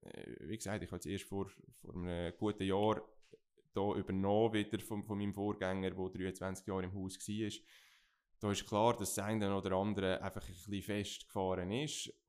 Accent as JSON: {"language": "German", "region": "Lucerne", "country": "Switzerland", "said": "Und als Luzerner, ja, ich sage jetzt mal, gibt es nicht viel Schöneres, in diesem Bereich zu arbeiten."}